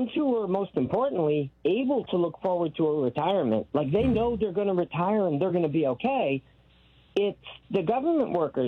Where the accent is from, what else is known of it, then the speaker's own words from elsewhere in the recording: New York, United States; also born or lived in Colorado / California / Florida; now in Pennsylvania, United States; I grew up in New York, spent some years in Colorado, then California, Florida, now Pennsylvania.